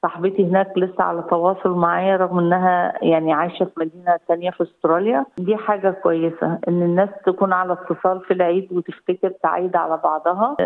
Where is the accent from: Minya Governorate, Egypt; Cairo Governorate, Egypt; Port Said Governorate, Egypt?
Port Said Governorate, Egypt; Port Said; مصرية من مدينة بورسعيد.